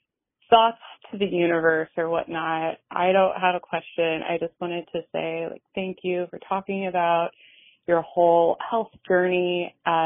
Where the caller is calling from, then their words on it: Anchorage, Alaska, United States; I'm calling in from Anchorage, Alaska.